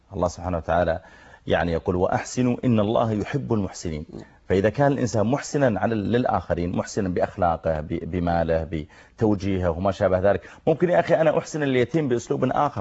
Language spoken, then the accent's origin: Arabic; Saudi Arabia; لو تيسر أن الإنسان سواء عندنا في السعودية أو في دول الخليج